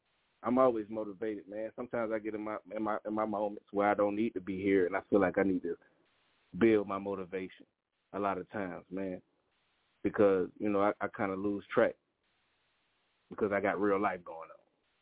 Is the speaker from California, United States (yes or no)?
no; Savannah, Georgia, United States; You know, I've been around. I grew up in Savannah, Georgia, of course, born and raised.